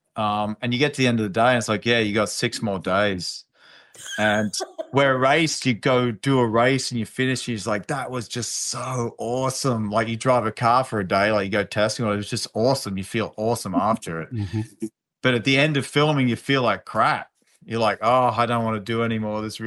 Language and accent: English; Toowoomba, Queensland, Australia; it was so interesting growing up in Toowoomba, this small blue-collar town.